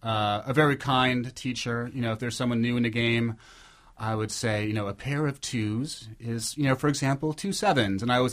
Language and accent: English; New York, United States; When I went on my first trip to Vegas in 91, I thought being a New Yorker, oh, kitschy Vegas, campy Vegas